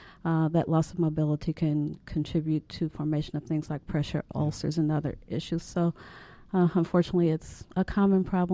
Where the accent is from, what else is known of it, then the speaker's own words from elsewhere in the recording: St. Louis, Missouri, United States; also born or lived in Chicago; Well, I am from St. Louis, and I have wanted to be a physician for most of my life.